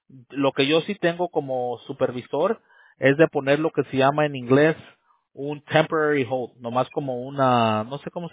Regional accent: Mexico; yo soy de México

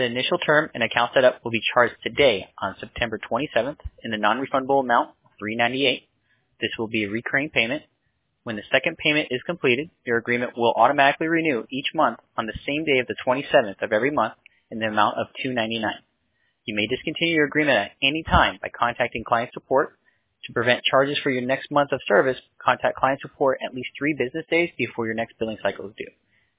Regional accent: New York, United States; born there; also born or lived in California; now in Florida, United States; I was born in New York and it came out, but I was young with that during that time, so yeah.

